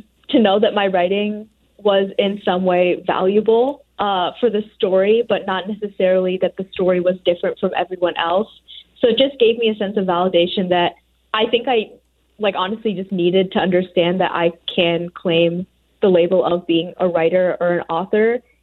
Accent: United States; And both my identities as an Indian woman, but also someone who was raised in the United States and has those, like, environmental factors, are important parts to my personality

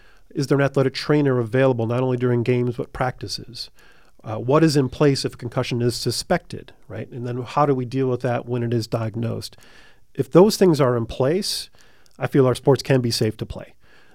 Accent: Detroit, Michigan, United States; I grew up playing hockey in Detroit.

